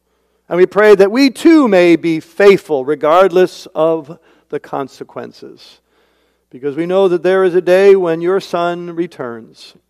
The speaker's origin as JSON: {"language": "English", "country": "Canada", "said": "I come from Canada originally, and Canada is increasingly ruthlessly secular."}